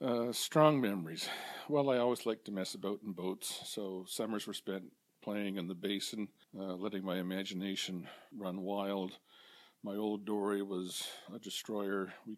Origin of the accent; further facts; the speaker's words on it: Bedford, Nova Scotia, Canada; I grew up in Bedford. Mom and Dad moved there in 1948, and we lived in the back of King's Store.